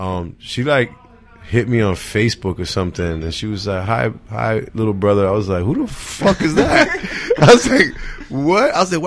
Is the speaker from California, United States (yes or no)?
no; Irvington, New Jersey, United States; also born or lived in Newark; Well, I was born in Newark, in the Weekway section of Newark, which is borderline Irvington. So, I had 1 foot in Irvington, 1 foot in Newark.